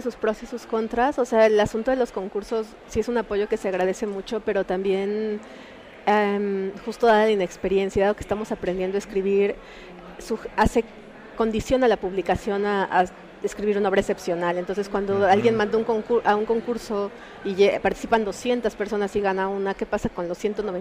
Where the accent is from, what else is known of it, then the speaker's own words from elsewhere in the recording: Tlaxcala, Mexico; Yo crecí en Tlaxcala, que es una ciudad que está muy alejada de los centros culturales, o sea, quizá físicamente no, porque está a 2 horas de Ciudad de México, pero culturalmente sí.